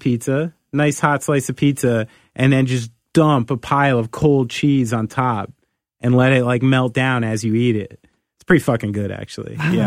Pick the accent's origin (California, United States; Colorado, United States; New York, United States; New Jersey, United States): New York, United States; The Bronx; I'm from the Bronx.